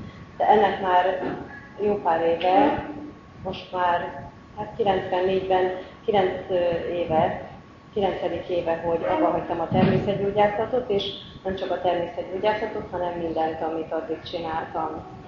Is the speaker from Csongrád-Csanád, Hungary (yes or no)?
no; Miskolc, Borsod-Abaúj-Zemplén, Hungary; Miskolcról jöttem